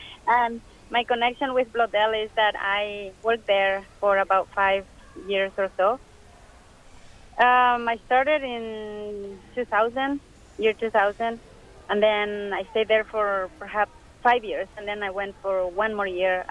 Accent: Puerto Escondido, Oaxaca, Mexico; I come from the state of Oaxaca, which is on the Pacific coast. And my hometown is a fishing village called Puerto Escondido.

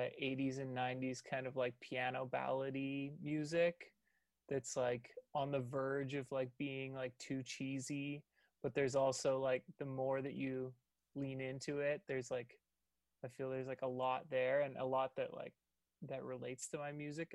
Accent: Vancouver, British Columbia, Canada; I'm from Vancouver, so I can give a little Vancouver shout out.

